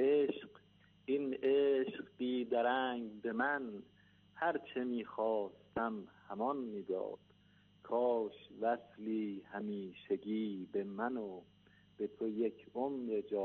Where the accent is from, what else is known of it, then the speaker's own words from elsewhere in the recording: Mashhad, Razavi Khorasan, Iran; born there; ما از بهسود ولایت میدان، منتها بنده در مهاجرت به دنیا آمدم، در عالم مهاجرت و در مشهد مقدس به دنیا آمدم